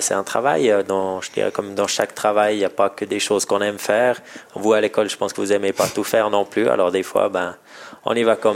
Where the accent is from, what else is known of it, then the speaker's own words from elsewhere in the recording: Orbe, Vaud, Switzerland; Moi, je suis né à Orbe, j'ai fait toute ma scolarité là-bas.